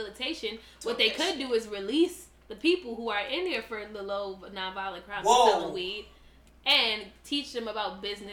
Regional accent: Puerto Rico; I'm not black. I'm Puerto Rican.

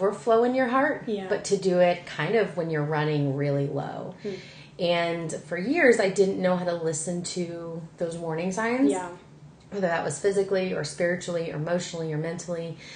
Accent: Virginia, United States; moved away as an adult; I am originally from Virginia. I moved to Georgia about 5 years ago

